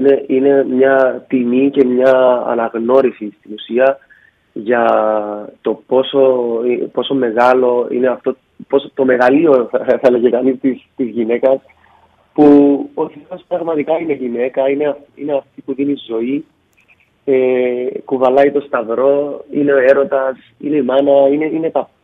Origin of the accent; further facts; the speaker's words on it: Cyprus; Λοιπόν, έχω κατάγομαι από την Κύπρο.